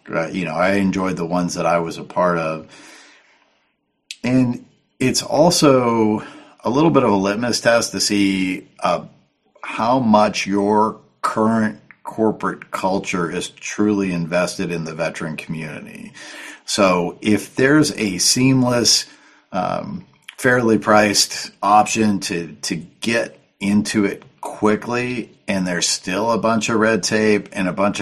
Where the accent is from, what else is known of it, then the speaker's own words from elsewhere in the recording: Northeast, United States; I'm just going to say it like it is. I'm from the Northeast, right?